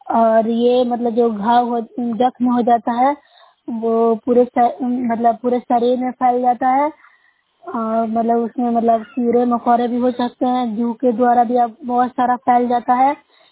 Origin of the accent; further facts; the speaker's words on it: Bihar, India; मैं नुशरे प्रखंड से हूँ, जिला नालंदा से बोल रही हूँ।